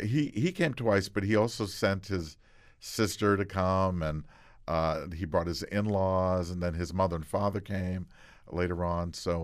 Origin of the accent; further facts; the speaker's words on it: Boston, Massachusetts, United States; Now, growing up in Boston, though, they were trying out a lot of musicals in Boston.